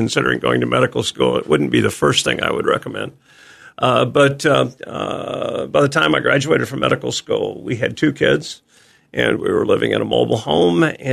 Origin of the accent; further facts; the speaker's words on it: East Peoria, Illinois, United States; also born or lived in Morton; No, I grew up between East Peoria and Morton.